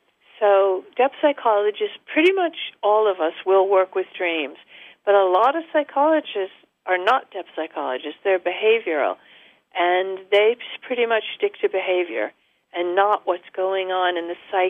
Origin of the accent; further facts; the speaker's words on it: Woodstock, New York, United States; also born or lived in Ithaca; My hometown was Ithaca. Well, I grew up in Woodstock, but then at 17, we moved to Ithaca